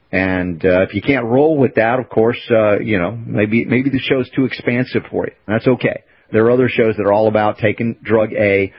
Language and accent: English; United States; things that were foreign to me growing up in America.